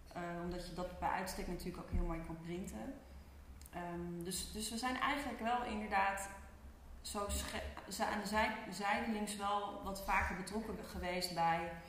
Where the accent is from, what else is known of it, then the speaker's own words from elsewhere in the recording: Lelystad, Flevoland, Netherlands; ik ben geboren en getogen in Lelystad.